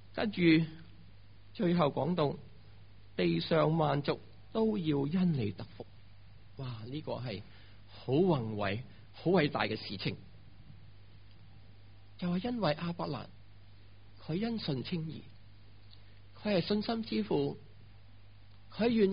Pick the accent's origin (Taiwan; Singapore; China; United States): China; Guangdong; 当我们广东人来到读这个闪字的时候